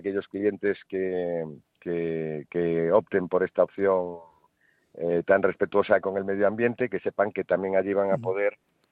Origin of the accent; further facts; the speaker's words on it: Galicia, Spain; Ahí se me nota que soy gallego